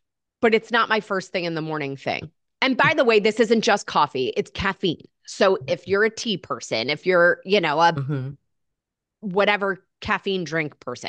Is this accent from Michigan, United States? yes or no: yes; Michigan, United States; because I grew up in Michigan where it's just gray all winter.